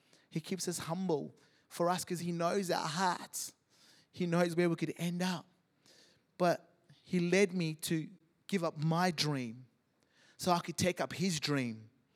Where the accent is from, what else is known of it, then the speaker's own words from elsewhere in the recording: Zimbabwe; Because I grew up in Zimbabwe and it was all about education